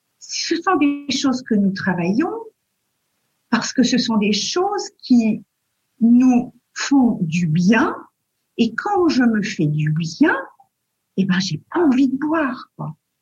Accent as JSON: {"language": "French", "town": "Brussels", "region": "Brussels-Capital Region", "country": "Belgium", "tie": "born or raised there", "said": "il y a des amis de Bruxelles qui est ma ville natale, donc j'ai des amis d'enfance là-bas."}